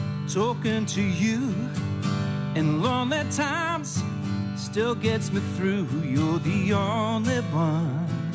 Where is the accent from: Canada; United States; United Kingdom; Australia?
Australia; Queensland; born there; Even though I was born in Queensland. My parents moved up here in, I think, 75, 76.